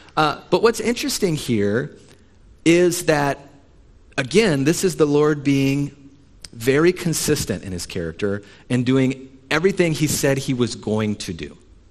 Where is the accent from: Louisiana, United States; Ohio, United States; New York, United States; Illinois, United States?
Ohio, United States; But much of Ohio was in drought. Morgan County, my hometown, was in a severe drought all summer.